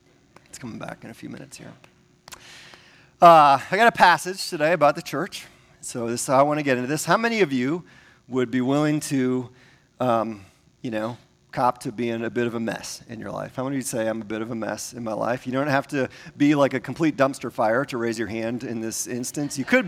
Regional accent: Milwaukee, Wisconsin, United States; because I'm from Milwaukee. And so it was a tough week to stay focused because I grew up in the 70s and 80s when the Packers were awful.

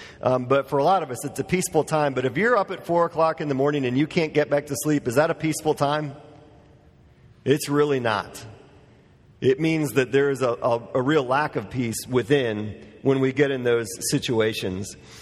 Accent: Wisconsin, United States; I'm from Wisconsin. I love it.

